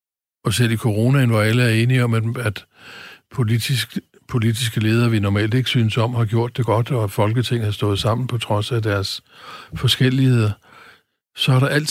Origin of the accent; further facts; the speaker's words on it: Nyborg, Region of Southern Denmark, Denmark; I min hjemby, på min spiderplads, var den første danske festival.